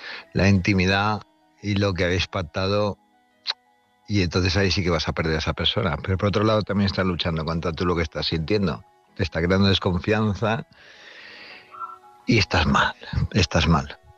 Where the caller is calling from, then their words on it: Palma, Balearic Islands, Spain; de Palma, Mallorca